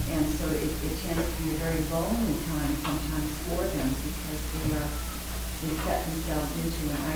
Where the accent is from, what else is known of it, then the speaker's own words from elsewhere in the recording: Canada; I guess as a Canadian, I find it encouraging that, you know, this has happened within the last year.